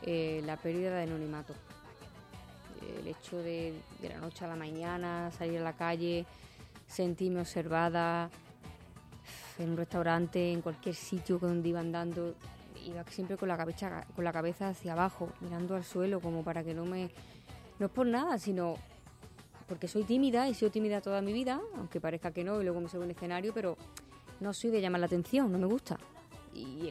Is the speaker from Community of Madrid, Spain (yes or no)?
no; Nerja, Andalusia, Spain; Fui primera dama en el 96 de mi pueblo, de Nerja. Me presenté y quedé primera dama. Y luego me presenté a Miss Málaga y quedé Miss Simpatía.